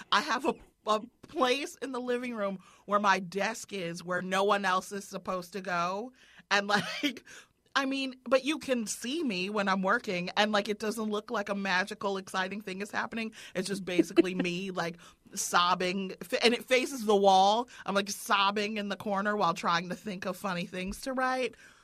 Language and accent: English; Evanston, Illinois, United States; And then I'm like, okay, all right. I'm from Evanston. Now I say I'm from Evanston.